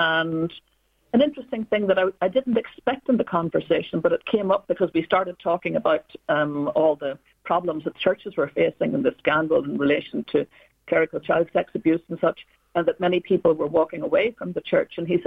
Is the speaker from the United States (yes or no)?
no; Belfast, Northern Ireland, United Kingdom; in Northern Ireland, in Belfast, where people were incredibly deferential, reverential to the Queen